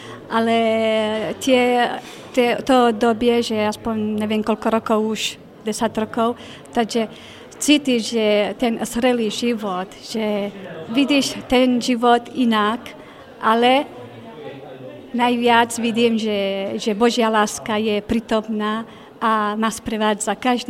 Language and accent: Slovak; Spain; Slovak is a second language; moved away as an adult; now in Slovakia; pochádzam zo Španielska